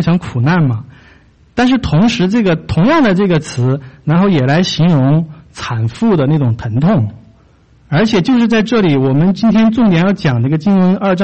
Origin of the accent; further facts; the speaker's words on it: Beijing, China; 因为我从北京来，